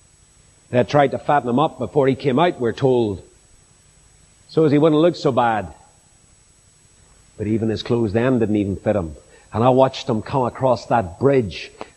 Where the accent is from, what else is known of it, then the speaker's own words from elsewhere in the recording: Belfast, Northern Ireland, United Kingdom; Where are you from? Belfast. Just wait there.